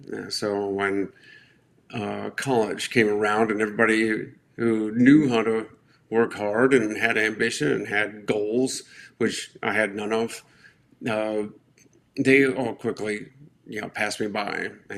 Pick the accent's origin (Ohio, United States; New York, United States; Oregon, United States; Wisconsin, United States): Ohio, United States; I grew up in Northeast Ohio.